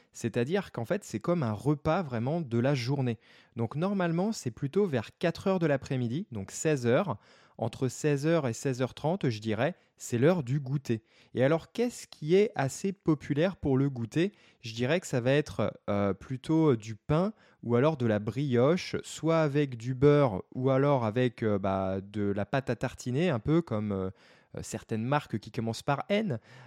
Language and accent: French; France; c'est très subjectif parce que je suis français.